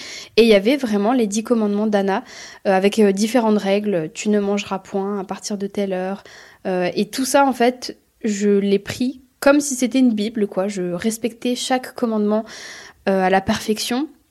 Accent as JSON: {"language": "French", "town": "Metz", "region": "Grand Est", "country": "France", "said": "j'ai 21 ans, je viens de Metz, dans le Grand Est."}